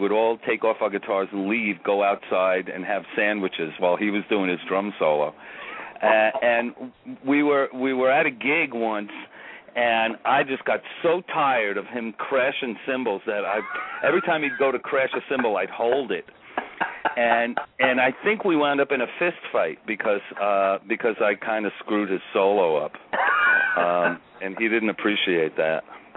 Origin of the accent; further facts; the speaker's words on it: Staten Island, New York, United States; We grew up together in Oakwood Heights on Staten Island